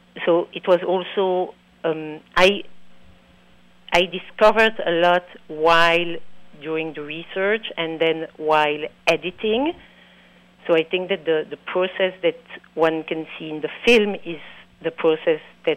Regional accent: Antwerp, Flanders, Belgium; first language French; English is a second language; I am Flemish because I was born and raised in Antwerp, but because I'm coming from a Jewish family, the mother tongue was French.

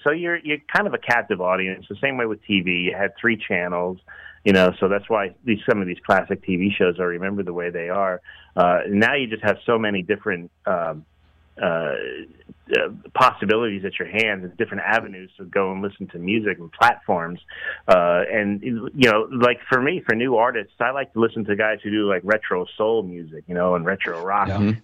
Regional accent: New Jersey, United States; Well, I grew up in New Jersey, and I wasn't that far out of New York. So I got New York radio, and I got Philadelphia radio.

